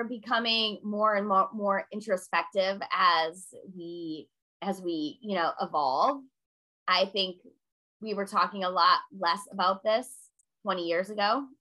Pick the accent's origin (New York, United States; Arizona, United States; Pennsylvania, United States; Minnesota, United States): Minnesota, United States; now in Washington, D.C., United States; but I'm from Minnesota. I live in Washington, D.C.